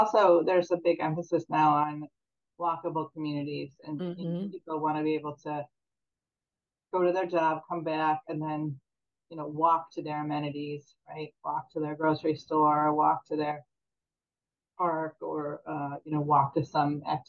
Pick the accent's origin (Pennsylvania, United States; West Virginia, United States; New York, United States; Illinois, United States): Illinois, United States; Chicago; I mean, I grew up in the South Side of Chicago.